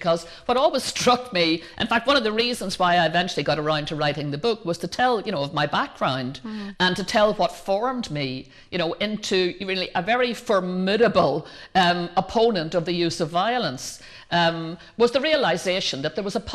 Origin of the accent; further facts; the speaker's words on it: Belfast, Northern Ireland, United Kingdom; I was from the North. I was from Belfast. I was from Ardoyne. I'd lived in the place that had suffered most from the Troubles